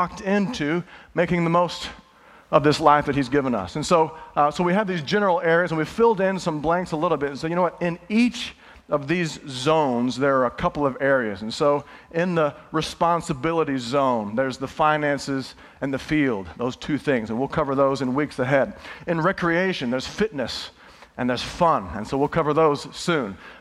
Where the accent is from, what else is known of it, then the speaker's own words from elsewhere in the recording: Houston, Texas, United States; I remember so many times growing up in Houston, this place called Astro World.